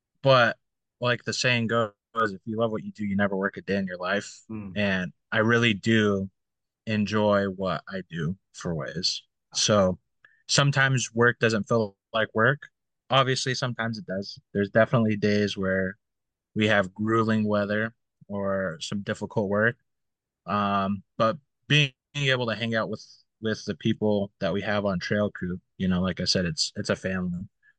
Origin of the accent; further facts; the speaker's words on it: Maine, United States; And I was born and raised in Maine, so all I've really known is the Wabanaki homelands.